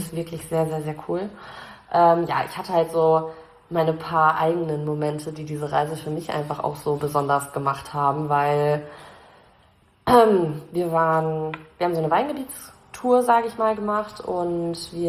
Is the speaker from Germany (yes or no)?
yes; Reckenfeld, North Rhine-Westphalia, Germany; ich wohne in Rheine. Weil man sagt erstmal nur Münster, weil sonst irgendwie fühlt niemand quer aus Deutschland mit den Orten hier. Da brauche ich nicht sagen, ich komme aus Reckenfeld zum Beispiel.